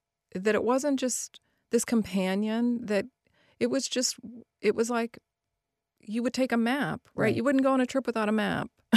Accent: Columbus, United States; It's great to be in Columbus. It's great to be in my hometown.

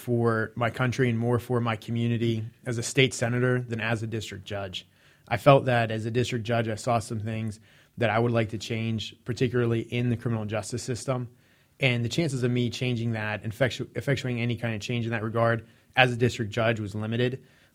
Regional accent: Jefferson Hills, Pennsylvania, United States; extend from where it currently ends now in my hometown of Jefferson Hills to 376

